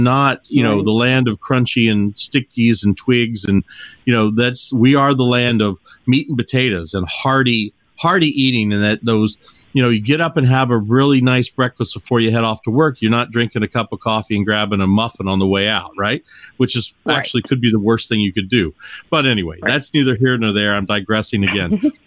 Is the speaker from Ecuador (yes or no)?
no; Louisville, Kentucky, United States; I'm from the South too. I'm from Louisville, Kentucky, and I have family down in Georgia